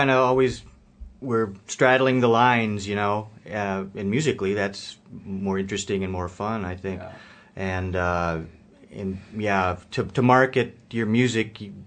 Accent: Minnesota, United States; also born or lived in Wisconsin; I'm originally from Minnesota, southern Minnesota, and I live there now as well. I did live in Wisconsin for 11 years

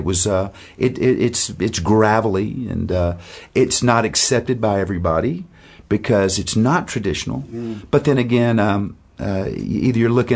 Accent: Texas, United States; born there; Well, I was born in Texas, Northeast Texas

